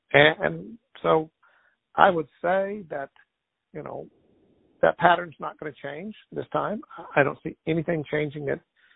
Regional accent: Alabama, United States; I'm originally from Alabama, so one of those areas, ironically, is in Gulf Shores, Alabama.

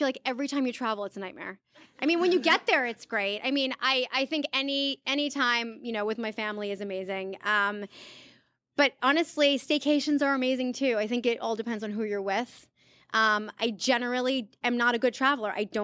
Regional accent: New York, United States; But also I'm from New York, so, yeah. You know, I'm biased, I guess.

